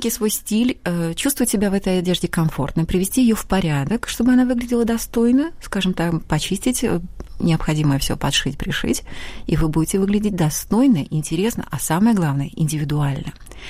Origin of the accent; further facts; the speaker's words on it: Kazakhstan; now in Russia; Хотя я родом из Востока, из Казахстана, но очень люблю Россию, поэтому здесь работаю